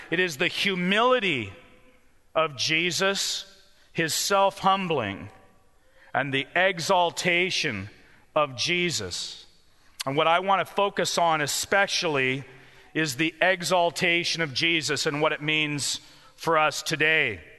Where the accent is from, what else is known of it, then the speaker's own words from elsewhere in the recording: Canada; I'm from Canada. We're pretty low tech.